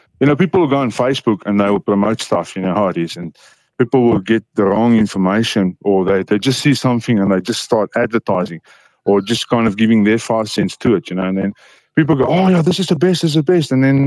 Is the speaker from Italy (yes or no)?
no; South Africa; we're from South Africa